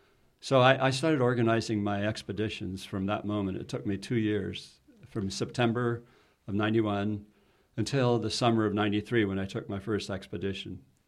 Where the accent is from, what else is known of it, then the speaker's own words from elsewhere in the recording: United States; Well, I'm American, but of Austrian on my dad's side.